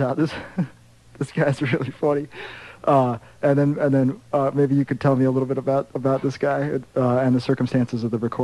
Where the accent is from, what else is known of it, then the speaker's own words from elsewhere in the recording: New York, United States; And I'm from New York.